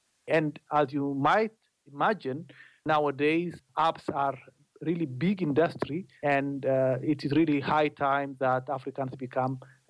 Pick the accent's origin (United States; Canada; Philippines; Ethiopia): Ethiopia; For example, I am from Ethiopia, and Amharic content wouldn't be eligible